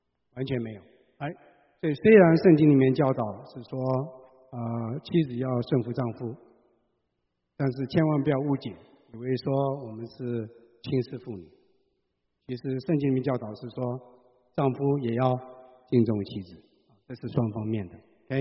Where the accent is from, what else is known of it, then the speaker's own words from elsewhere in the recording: China; 或者我们中国人有一个说法